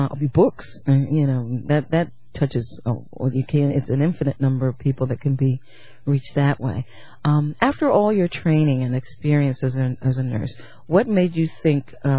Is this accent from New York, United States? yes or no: yes; New York, United States; Well, New York is my state also, Westchest